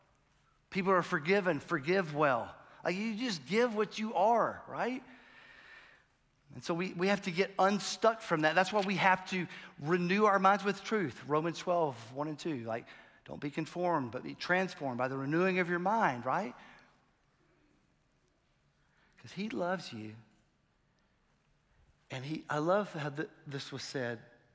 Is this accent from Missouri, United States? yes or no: no; Smithfield, North Carolina, United States; I grew up in Smithfield. I knew everybody. They knew me. Life was good. Parents divorced. I moved to Raleigh for 1 year